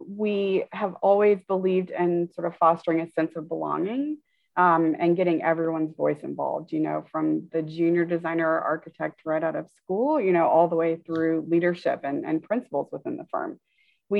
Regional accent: Tallahassee, Florida, United States; now in New York, United States; I grew up in Tallahassee, Florida. I have family all throughout the South. So I'm really a Southern girl at heart, even though I've been in New York for 21 years.

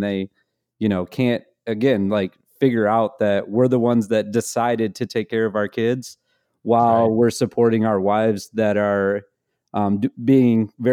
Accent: Battle Creek, Michigan, United States; I grew up in Battle Creek, Michigan, which is Cereal City, USA.

